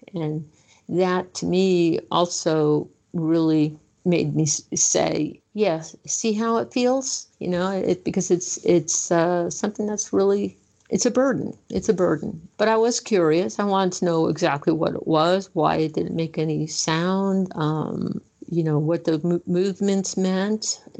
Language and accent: English; New York, United States; I grew up in New York.